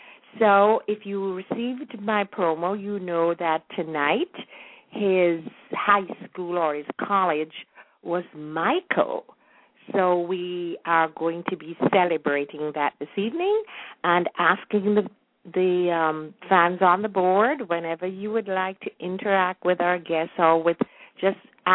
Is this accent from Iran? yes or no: no; Jamaica; I really never appreciated all the beauty I had around me when I grew up in Jamaica.